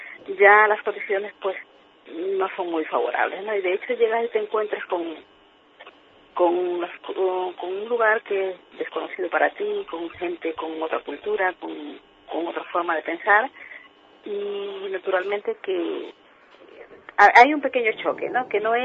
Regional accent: Esmeraldas, Ecuador; also born or lived in Manabí; Yo soy de la provincia de Manabí, pero me he criado en Esmeraldas. Me siento muy esmeraldeña, que es donde yo aprendí mis primeras letras y he vivido y me he criado

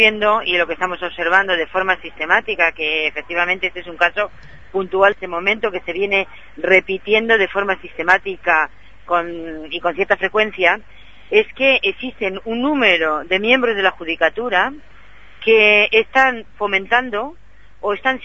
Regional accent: Spain; como mujer española, una a veces se siente un poco frustrada

